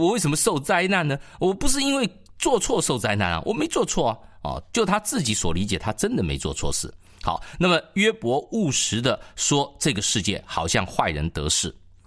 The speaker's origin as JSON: {"language": "Chinese", "country": "China", "said": "我们中国人常常会用碱"}